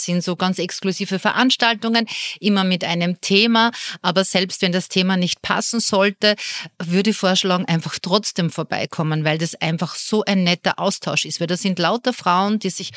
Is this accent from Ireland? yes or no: no; Austria; Bei uns in Österreich vor einigen Wochen ist unsere Wetterfee auf ORF, die Christa Kummer, die ist von der Bildfläche verschwunden worden